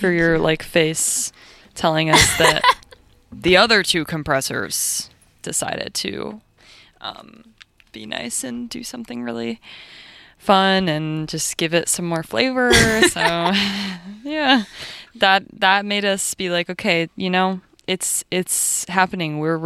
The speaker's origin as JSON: {"language": "English", "region": "California", "country": "United States", "tie": "born or raised there", "said": "I grew up in California where I was supposed to hate the Patriots."}